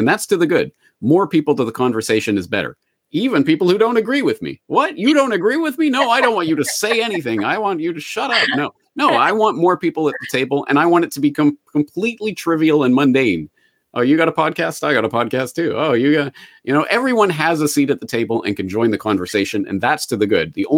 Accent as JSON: {"language": "English", "region": "Alberta", "country": "Canada", "tie": "born or raised there", "moved": "as an adult", "said": "So I grew up in Alberta. I'm an Alberta boy, and I lived in and around Calgary and around Edmonton for all my life, and then went to Ireland to study for a year, Anglo-Irish literature at Trinity College."}